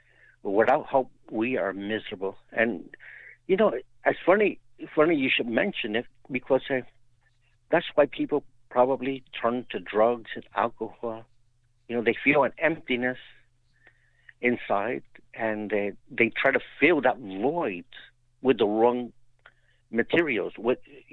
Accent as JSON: {"language": "English", "town": "Newark", "region": "New Jersey", "country": "United States", "tie": "born there", "said": "Well, Rick, I was born in Newark, New Jersey. It's not an easy place. It's a rough. It's a rough city, and very dangerous."}